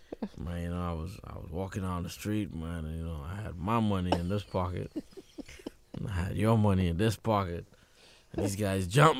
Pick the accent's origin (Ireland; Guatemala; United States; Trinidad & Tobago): Trinidad & Tobago; Yeah, I grew up in Trinidad playing all kinds of music, right?